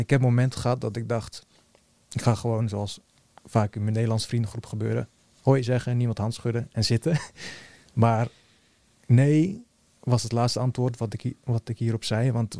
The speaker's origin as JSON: {"language": "Dutch", "country": "Bosnia & Herzegovina", "said": "Ik was 6, 7 jaar. Ik zei, het is Joegoslavië. Ik kom uit Bosnië, joh."}